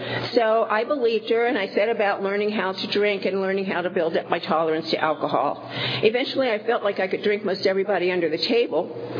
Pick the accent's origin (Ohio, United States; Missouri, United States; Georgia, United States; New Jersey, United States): Ohio, United States; We were living in D.C. I was born and raised in Ohio. I was living in D.C.